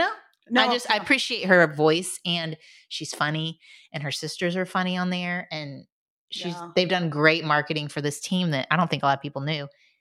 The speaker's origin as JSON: {"language": "English", "town": "Indianapolis", "region": "Indiana", "country": "United States", "said": "And I'm from Indianapolis."}